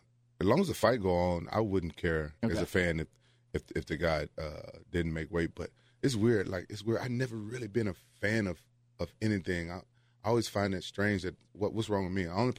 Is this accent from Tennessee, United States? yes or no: yes; Memphis, Tennessee, United States; It's just where I'm from Memphis, and it's just something that you're not used to.